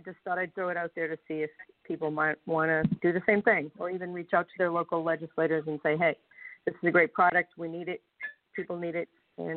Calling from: Florida, United States; I'm calling from Florida

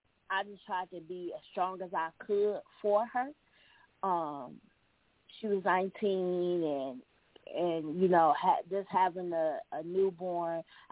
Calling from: Milwaukee, Wisconsin, United States; I'm calling from Milwaukee.

